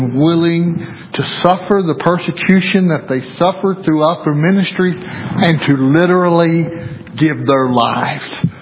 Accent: Arkansas, United States; That I come from Arkansas. Didn't matter that I come from the country.

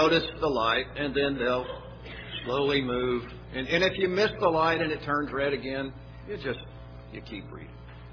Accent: Texas, United States; I'm originally from Texas. Perhaps you will know in Texas that if you're at a stoplight, this isn't everywhere, but where I'm from

